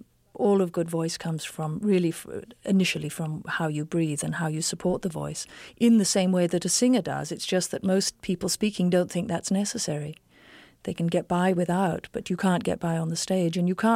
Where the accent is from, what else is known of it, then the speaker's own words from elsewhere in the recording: England, United Kingdom; accent: English; because everybody knows I'm English